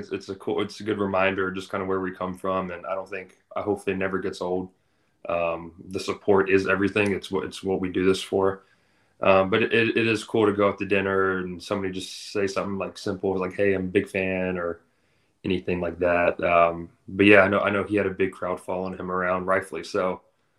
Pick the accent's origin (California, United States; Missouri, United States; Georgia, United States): Georgia, United States; Atlanta; I mean, I grew up in Atlanta.